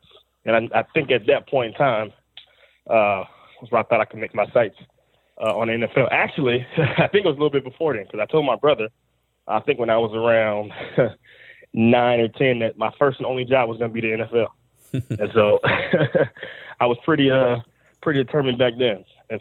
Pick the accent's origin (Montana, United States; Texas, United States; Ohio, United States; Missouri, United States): Ohio, United States; Akron; Grew up in Akron, Ohio.